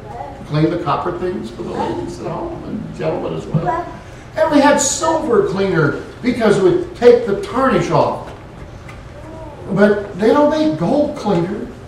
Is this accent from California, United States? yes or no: yes; California, United States; born there; I was born in California.